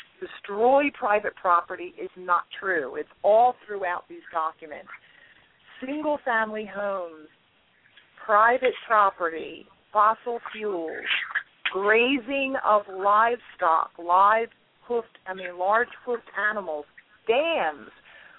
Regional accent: Tennessee, United States; and I'm from Tennessee.

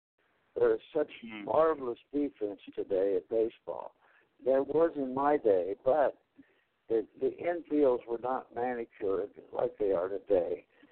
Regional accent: Anderson, Indiana, United States; even in my hometown here, Randerson, Indiana, which is right in the middle of the Midwest

